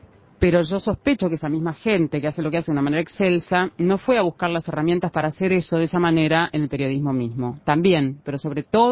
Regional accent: Junín, Buenos Aires Province, Argentina; llamé desde mi pueblo, Junín, larga distancia

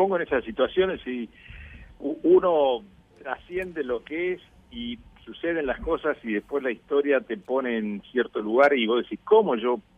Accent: Uruguay; vengo de un avión que cayó de la montaña, soy uruguayo, ¿no?

